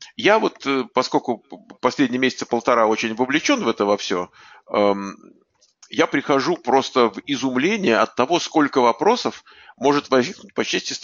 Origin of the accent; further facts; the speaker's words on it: Armenia; also born or lived in Azerbaijan; а я родился в Азербайджане, но через 2 месяца меня увезли в Армению.